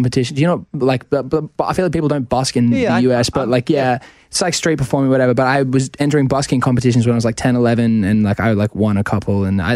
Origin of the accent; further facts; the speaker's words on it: Australia; I feel like maybe it's being Australian and I've struggled with this for a while.